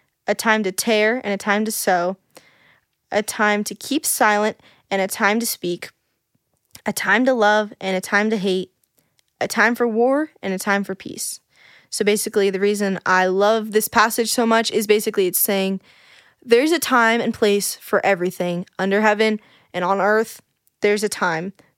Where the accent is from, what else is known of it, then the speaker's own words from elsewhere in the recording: California, United States; now in Florida, United States; which I'm so grateful for growing up in California, but also really grateful for the move to Florida